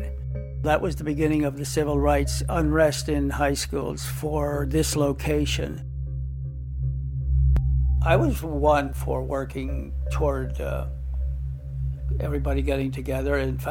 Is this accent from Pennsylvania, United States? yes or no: yes; Pennsylvania, United States; Actually grew up in the coal regions of Pennsylvania, up in Schuylkill County.